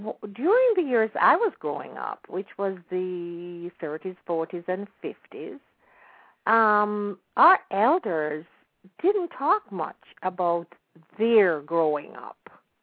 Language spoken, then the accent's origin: English; Jamaica; now in United States; up in the Jamaican culture, although I have spent most of my years here in the United States, and I'm an American, and I am an American citizen, but I still am rooted